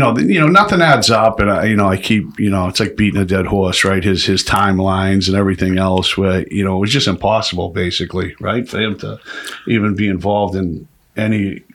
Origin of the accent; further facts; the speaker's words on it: Lowell, Massachusetts, United States; I'm from Lowell, obviously. I'm from outside of Boston.